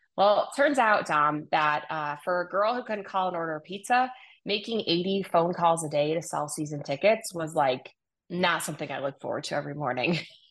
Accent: Illinois, United States; the very small town I grew up in Illinois.

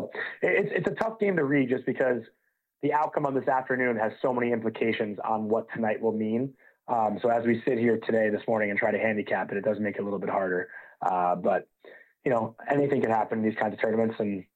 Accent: United States; born there; But, you know, obviously I'm an American-born guy

